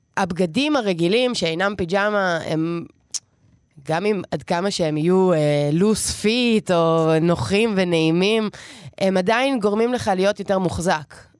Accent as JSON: {"language": "Hebrew", "town": "Tel Aviv", "region": "Tel Aviv District", "country": "Israel", "said": "אני תל אביבית, ציניקנית"}